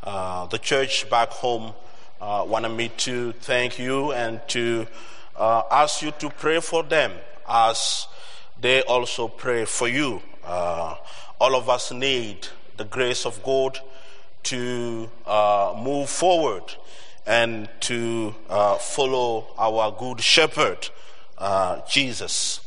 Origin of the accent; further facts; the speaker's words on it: Togo; I don't know about me, but I'm from Togo, the place to go.